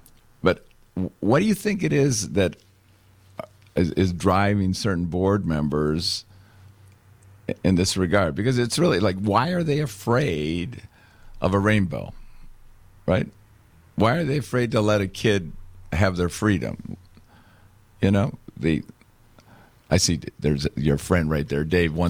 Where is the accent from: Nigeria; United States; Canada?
Nigeria; I grew up in Nigeria, so I knew really as a very, very early age